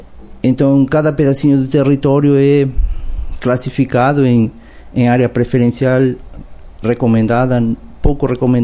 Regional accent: Uruguay; Portuguese is a second language; also born or lived in São Paulo; now in Brazil; sou químico também, formado no Uruguai, que é minha terra natal, e o mestrado e doutorado eu fiz em São Paulo, na USP

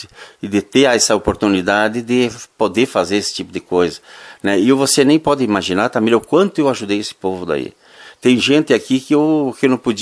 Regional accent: Vila Vitória, Paraná, Brazil; also born or lived in Itapejara d'Oeste; Da Vila Vitória, mas nasci em Itapejara.

